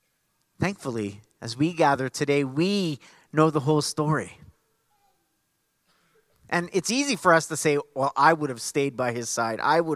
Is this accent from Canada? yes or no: yes; Canada; hey, we're from Canada.